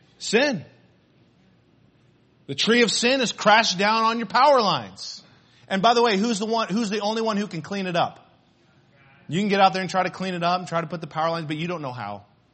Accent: Ireland; Well, the only reason I did that is because of the way I grew up. It's because I'm Irish. We always blame our heritage, you know.

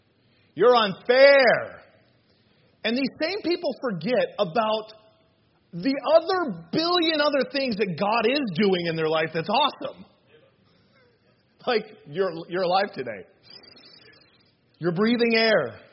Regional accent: Arizona, United States; We lived in out west. We lived in Arizona. And I grew up in Arizona.

